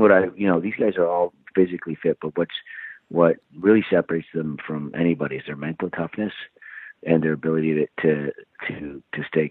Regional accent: Ireland; now in Vancouver, Canada; And then, when we immigrated from Ireland, we went to Vancouver, Canada.

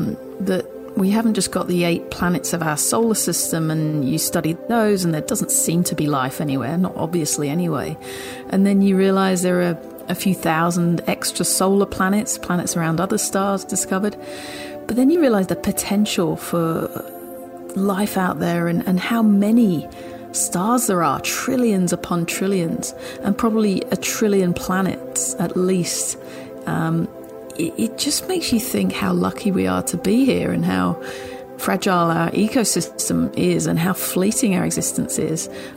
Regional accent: East of England, United Kingdom; now in Australia; I grew up in Essex, actually, even though I live in Australia now.

